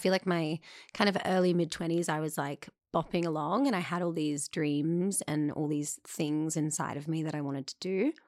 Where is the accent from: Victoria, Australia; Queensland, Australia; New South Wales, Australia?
Queensland, Australia; Gold Coast; also born or lived in Gran Canaria, Spain; now in New York, United States; I was born in Spain in Gran Canaria. My parents are English. Yep. And then I moved to the Gold Coast, the Goldie, when I was six.